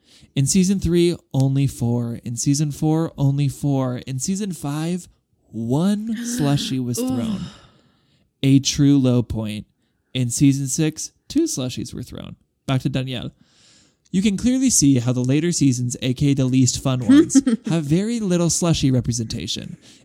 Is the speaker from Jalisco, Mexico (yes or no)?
yes; Guadalajara, Jalisco, Mexico; he, him. I'm from Guadalajara, Mexico.